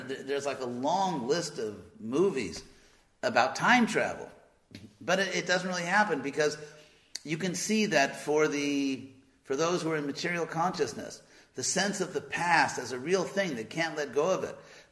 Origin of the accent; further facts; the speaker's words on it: Los Angeles, California, United States; I'm from Los Angeles, so ask me anything about movies.